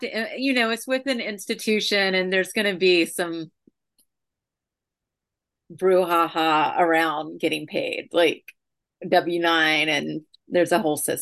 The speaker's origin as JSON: {"language": "English", "region": "the South", "country": "United States", "said": "And she was from the South, I think, and I really related to that because, of course, I'm from the South too."}